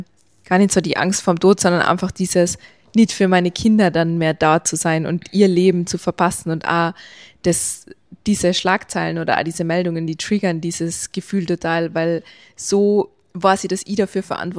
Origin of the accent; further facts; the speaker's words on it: Tyrol, Austria; gerade bei uns in Tirol